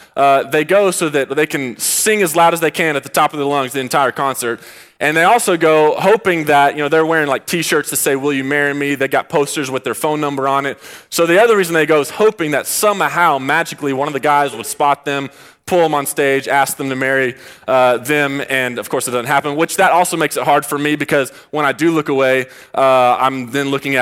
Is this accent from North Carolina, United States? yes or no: no; Dallas, Texas, United States; I grew up in the Dallas area. My parents and actually my sister, they all live in Colorado now.